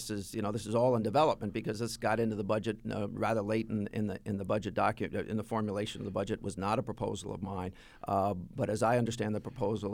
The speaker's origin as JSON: {"language": "English", "country": "United States", "tie": "born or raised there", "said": "Listen, I grew up in America where there was one place you could legally gamble."}